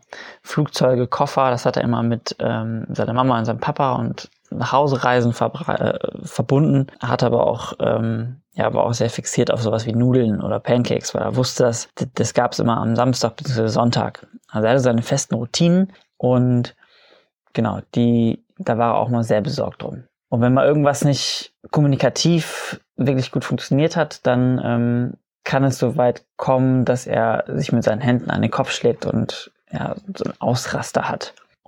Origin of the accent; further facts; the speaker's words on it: Münster, North Rhine-Westphalia, Germany; also born or lived in Munich; ich bin geboren in München, in der Nähe von München und bin seitdem oft umgezogen.